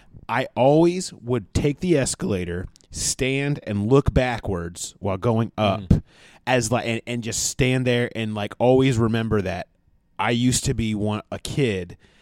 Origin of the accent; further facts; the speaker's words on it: Cincinnati, Ohio, United States; when I was a kid, I grew up in Cincinnati. I lived out in the Mason area